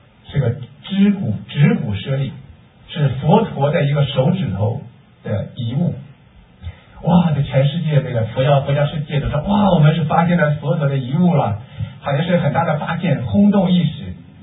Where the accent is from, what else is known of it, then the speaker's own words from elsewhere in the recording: Hebei, China; 我是比较小只的，有人说我像南方人，但其实我是河北人啊。还有我们的孙妈妈是河北青县的啊，青县的，然后是保定石家庄的，我是这个河北省牛津县司马乡豪湖村小地方。